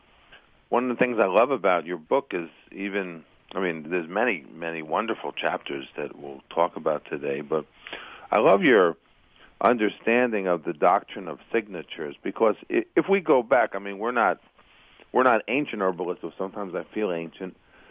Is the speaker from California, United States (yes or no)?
no; New York, United States; to try to even find a homeopathic remedy where I was growing up in Long Island.